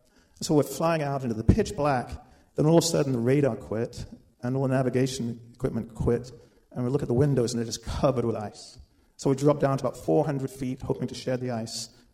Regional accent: England, United Kingdom; And if I had, as an English guy, I wouldn't have said badass anyway. It would have been bad ass.

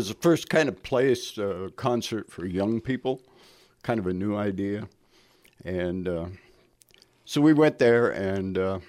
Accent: Montana, United States; In Montana, Western Montana.

